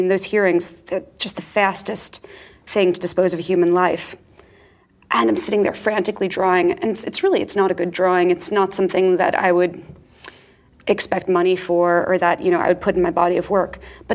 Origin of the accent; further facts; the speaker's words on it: Far Rockaway, New York, United States; also born or lived in Long Island; I grew up in Far Rockaway and then later in Long Island. When I was living in Long Island, it was just, you know, boring suburb.